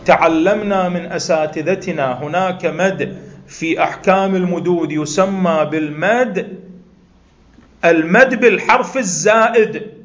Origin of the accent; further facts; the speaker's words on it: Iraq; لأننا كعراقيين نعيش دائما بأفراح